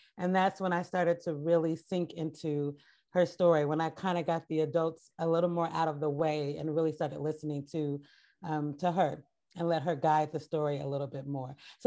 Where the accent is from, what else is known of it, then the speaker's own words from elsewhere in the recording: Portland, Oregon, United States; I grew up in Portland. And so I knew that I wanted to continue to write about race and race in Portland